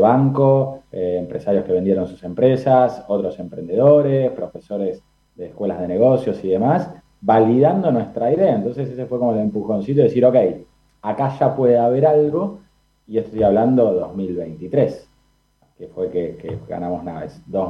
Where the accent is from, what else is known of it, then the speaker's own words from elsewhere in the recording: Bahía Blanca, Buenos Aires Province, Argentina; soy de Bahía Blanca, si bien estoy entre Bahía